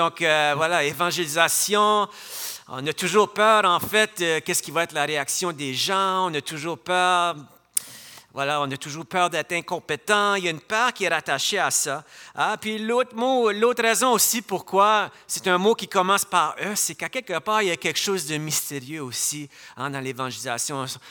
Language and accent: French; Edmundston, New Brunswick, Canada; je suis natif d'ici, d'Edmundston. J'ai grandi dans cette église ici.